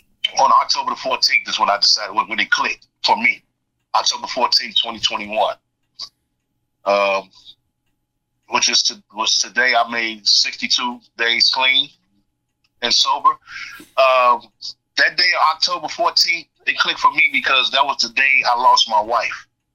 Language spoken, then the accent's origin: English; Chicago, Illinois, United States; now in California, United States; Well, first of all … Born and raised in Chicago, Illinois. Landed out in California, November 13, 2018.